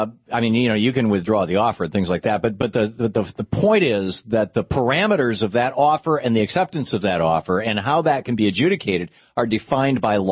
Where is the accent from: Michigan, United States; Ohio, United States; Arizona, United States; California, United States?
Michigan, United States; Lansing; I remember, you know, growing up in Lansing, Michigan, where there weren't any private schools that I know of other than the Catholic private school.